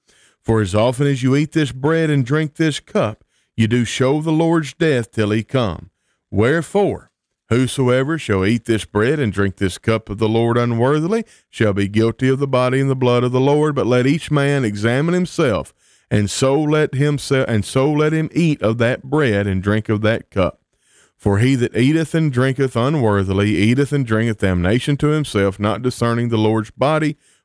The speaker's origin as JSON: {"language": "English", "region": "the South", "country": "United States", "said": "I'm from the South in the United States, you can tell, so because I'm using the word casserole very, very often."}